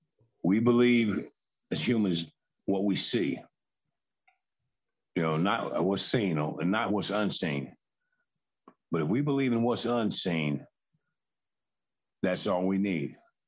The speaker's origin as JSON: {"language": "English", "town": "Greenville", "region": "South Carolina", "country": "United States", "tie": "born or raised there", "said": "I hail from Greenville, South Carolina, born and raised."}